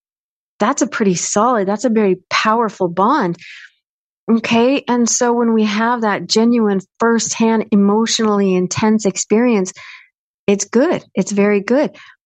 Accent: United States; Now, another thing that I like about my husband's culture, Mexican, I'm American, they hug and kiss each other all the time

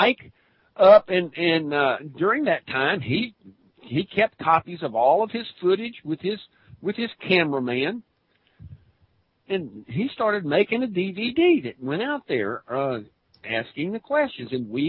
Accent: Louisiana, United States; she's a Yankee to me because I'm Creole from Louisiana.

